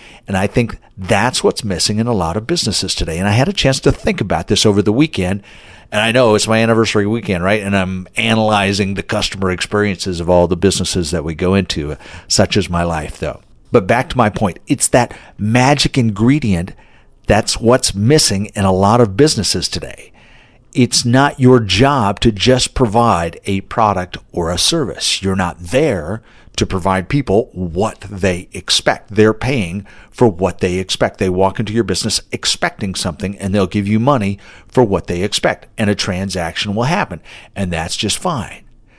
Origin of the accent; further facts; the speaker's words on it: North Dakota, United States; born there; accent: Texas; moved away; also born or lived in Texas; I was born in North Dakota, but I have been living in Texas for over 30 years now, and I guess I picked up a little bit of Texas accents.